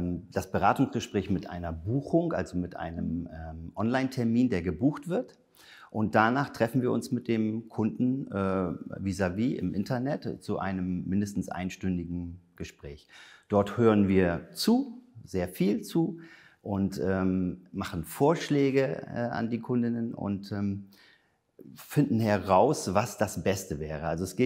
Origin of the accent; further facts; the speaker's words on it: Denmark; Ich komme aus Dänemark. Ich wohne in Dänemark, bin kurz über die Grenze gesprungen und lebe dort auf der Insel Als. Sehr schön und tolle Umgebung, nette Menschen.